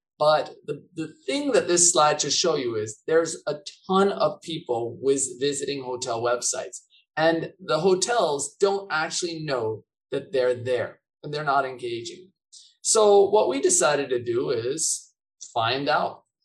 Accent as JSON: {"language": "English", "town": "San Diego", "region": "California", "country": "United States", "tie": "born or raised there", "said": "I was brought up in San Diego, but after graduate school, moved over here"}